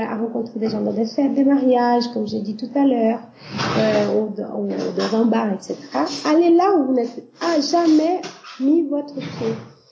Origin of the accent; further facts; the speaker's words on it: Brazil; French is a second language; je suis brésilienne